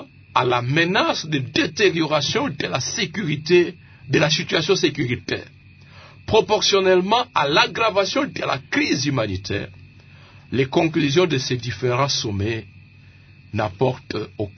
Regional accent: Kanyabayonga, North Kivu, DR Congo; Oh, je viens de Kanyabayonga.

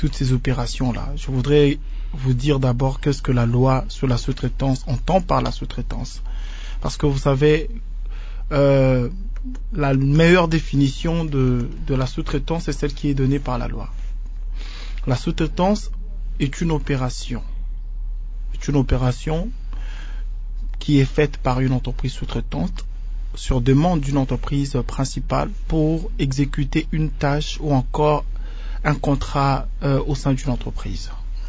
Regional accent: DR Congo; ici chez nous en RDC

